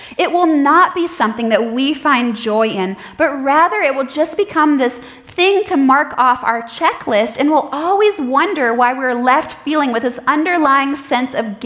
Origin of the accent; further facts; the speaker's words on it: Detroit, Michigan, United States; I grew up in the Metro Detroit area in a loving but non-Christian home